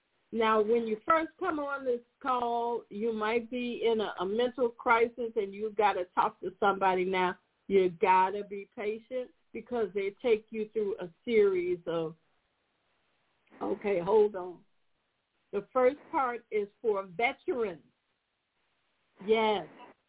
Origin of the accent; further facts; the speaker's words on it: Chicago, Illinois, United States; I'm from the Wild Hundreds, but our war is different than war